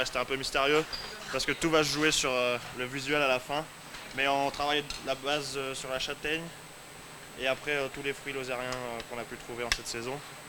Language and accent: French; Florac, Occitanie, France; je suis de Florac et je travaille à la Clusaz en Haute-Savoie